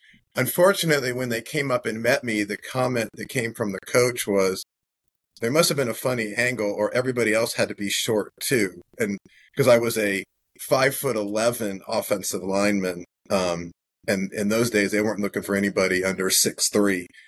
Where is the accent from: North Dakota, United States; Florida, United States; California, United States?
California, United States; Los Angeles; I grew up in Los Angeles, so it was, football was a big deal out there